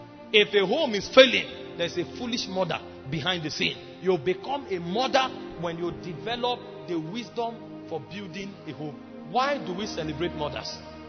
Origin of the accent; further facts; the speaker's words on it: Otukpa, Benue, Nigeria; In my village where I come from Otukpa in Benue State.